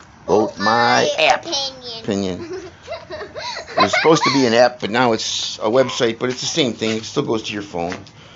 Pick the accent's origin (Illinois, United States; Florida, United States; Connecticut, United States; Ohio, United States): Illinois, United States; Chicago; It's not opinion. We're from Chicago.